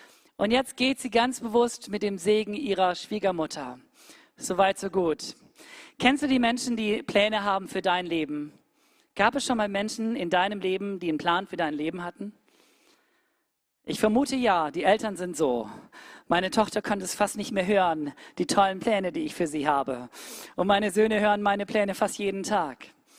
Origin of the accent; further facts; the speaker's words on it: Cameroon; now in Germany; Ich bin ein Berliner, ja, ich bin ein Kameruner und jetzt lebe ich in Deutschland, jetzt bin ich ein Deutscher